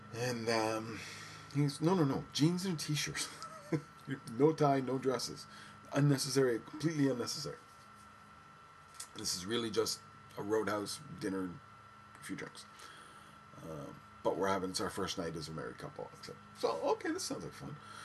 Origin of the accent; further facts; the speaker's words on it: Canada; And because I'm Canadian, I'm in the States.